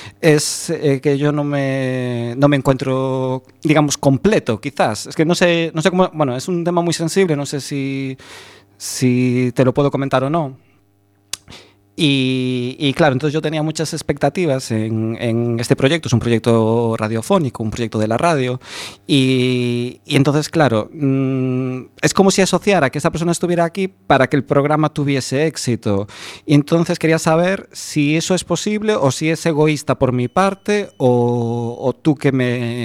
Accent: A Coruña, Galicia, Spain; nosotros somos de Coruña

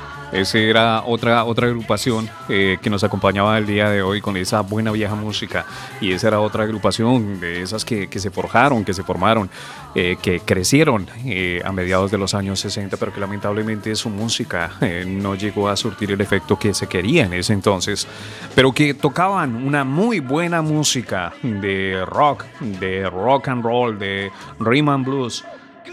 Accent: Colombia; Y obviamente en mi país, Colombia

